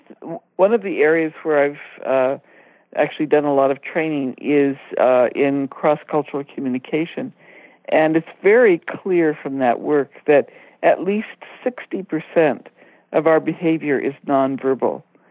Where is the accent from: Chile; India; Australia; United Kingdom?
India; moved away as an adult; now in United States; I grew up mainly in India, and when I came back for college, you know, I was an American, but I really should have been treated as a foreign student because I was not familiar with American customs and stuff.